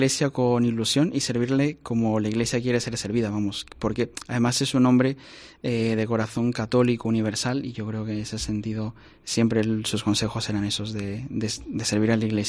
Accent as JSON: {"language": "Spanish", "town": "Chiclayo", "region": "Lambayeque", "country": "Peru", "moved": "yes", "lives_now": "Spain", "said": "soy peruano, soy chiclayano y él fue obispo de Chiclayo. Y le conozco desde el año 2014 hasta el 2020, que coincidimos, hasta que vine yo aquí a Asturias."}